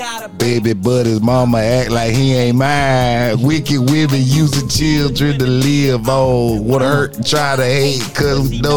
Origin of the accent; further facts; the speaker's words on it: South Carolina, United States; also born or lived in Texas; I was born in Texas, but I grew up in South Carolina.